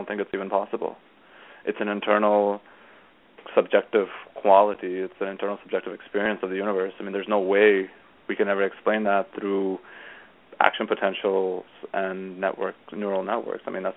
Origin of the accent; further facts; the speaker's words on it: India; born there; first language Gujarati; English is a second language; So I was born in India, and I had to learn... And in India, the Zoroastrians speak Gujarati. So that was my first language, was actually Gujarati. And then I was in school in India, so we had to learn Hindi in school.